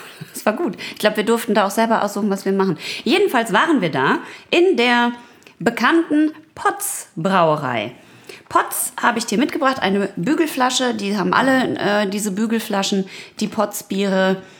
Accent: North Rhine-Westphalia, Germany; ich komme ja quasi direkt von der Grenze von Ruhrpott zu Münsterland.

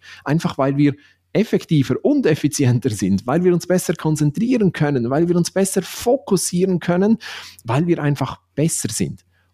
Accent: Switzerland; ich bin ja Schweizer. Ich lebe und arbeite in Basel tatsächlich.

